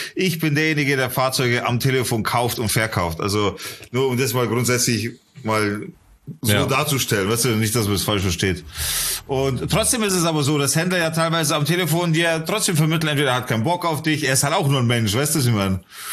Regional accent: Leipzig, Saxony, Germany; born there; Nee, ich komme nicht aus Bayern. Ich bin um die Ecke geboren, in Leipzig.

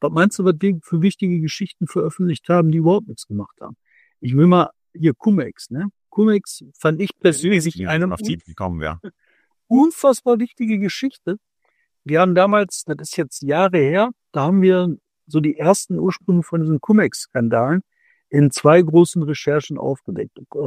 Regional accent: Bottrop, North Rhine-Westphalia, Germany; Ich komme aus Bottrop, was kann ich in Bottrop machen?

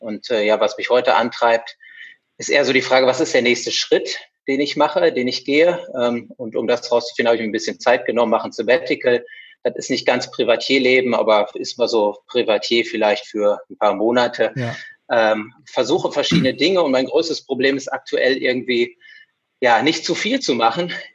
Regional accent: North Rhine-Westphalia, Germany; moved away as an adult; now in Essen, Germany; ich bin ein Ostwestfale, den es vor rund 20 Jahren nach Essen verschlagen hat, in die Energiehauptstadt Europas.

